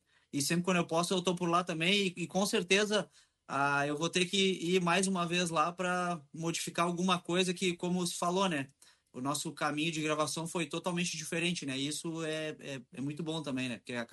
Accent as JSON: {"language": "Portuguese", "region": "Rio Grande do Sul", "country": "Brazil", "said": "eu sou gaúcho, que nem o Thiago."}